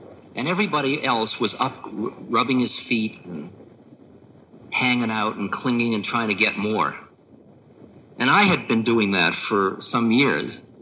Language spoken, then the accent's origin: English; California, United States; No, Maharaj, I'm from California.